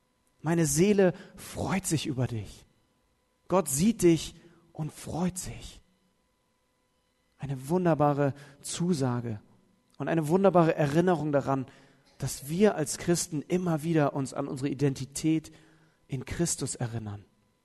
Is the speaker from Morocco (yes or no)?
no; Southern Germany, Germany; ich komme ja aus Süddeutschland, aber hier im Norden wurde mir gesagt